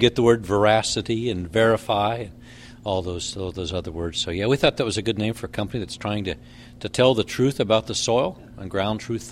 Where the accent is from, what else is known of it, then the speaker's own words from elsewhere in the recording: Salina, Kansas, United States; I am from Solana, Kansas.